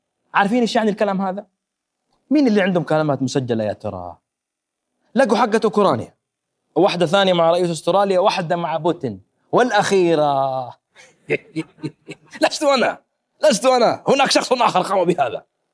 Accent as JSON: {"language": "Arabic", "country": "Saudi Arabia", "said": "اللي صاير إنه إحنا الآن كسعودية عظمى انقصفنا"}